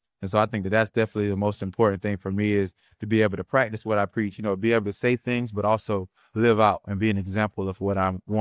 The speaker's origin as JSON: {"language": "English", "town": "Alachua", "region": "Florida", "country": "United States", "said": "Yes, I'm actually from Alachua, Florida, a small town outside of Gainesville, Florida."}